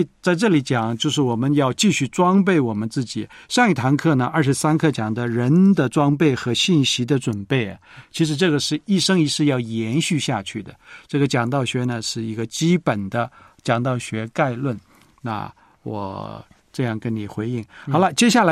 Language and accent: Chinese; China